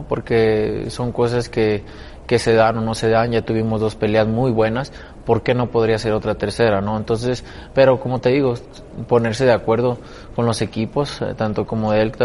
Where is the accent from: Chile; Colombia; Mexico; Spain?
Mexico; A mí siempre venir a mi país es un orgullo, ¿no?